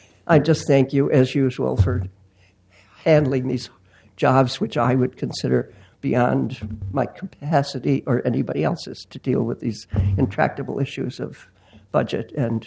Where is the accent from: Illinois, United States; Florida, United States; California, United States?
Illinois, United States; Chicago; And if I remind you, I'm from Chicago, so you know how it boggles my mind out here.